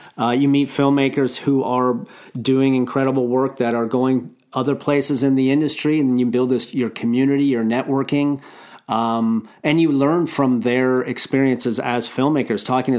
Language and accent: English; Ontario, Canada; When I'm growing up in Ontario, way north of Toronto